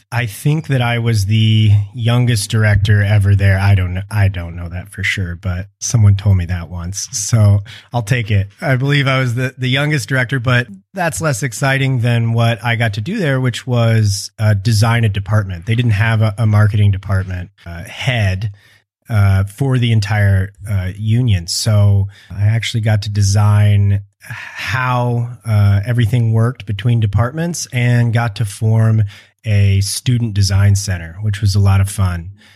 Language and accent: English; Kansas City, Kansas, United States; also born or lived in Midwest; I was born in the Midwest. I grew up in Kansas, in the Kansas City metro area.